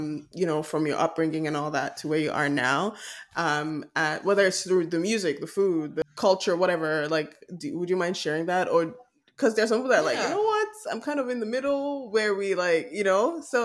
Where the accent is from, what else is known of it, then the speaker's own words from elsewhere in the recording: Nigeria; now in Canada; I'm a Nigerian living in Canada. That's how I say it. I'm a Nigerian based in Canada.